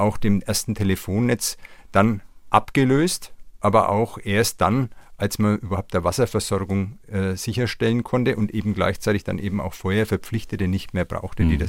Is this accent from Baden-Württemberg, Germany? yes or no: no; Nuremberg, Bavaria, Germany; Ich bin in Johannes aufgewachsen, mitten in Nürnberg letztlich.